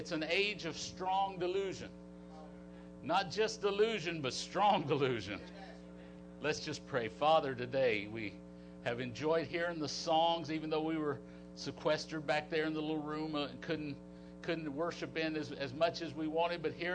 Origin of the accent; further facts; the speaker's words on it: Nutbush, Tennessee, United States; now in Wichita, United States; I was born and raised in Nutbush, Tennessee. Anybody ever hear of Nutbush, Tennessee?